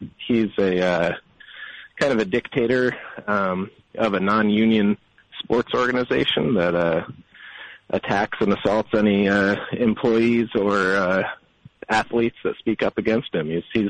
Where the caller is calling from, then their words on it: Portland, Oregon, United States; Hey, Tom. … from Portland, Oregon.